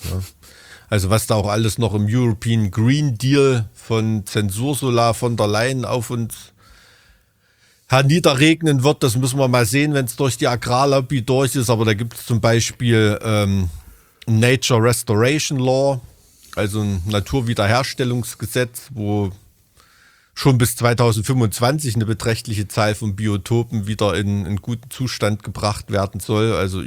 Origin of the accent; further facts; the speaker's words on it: Blankenhain, Thuringia, Germany; kommen in meine Heimat Blankenhain ins Trainingslager